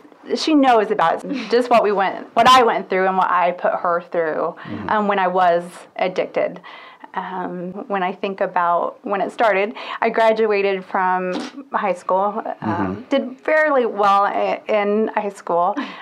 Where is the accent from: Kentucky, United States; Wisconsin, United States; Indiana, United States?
Indiana, United States; Crawfordsville; I'm from Crawfordsville. Born and raised here. I am a social worker here in town.